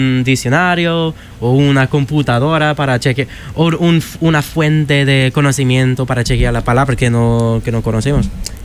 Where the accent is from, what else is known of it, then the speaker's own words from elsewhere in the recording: Maryland, United States; soy de Maryland, pero tengo un carro acá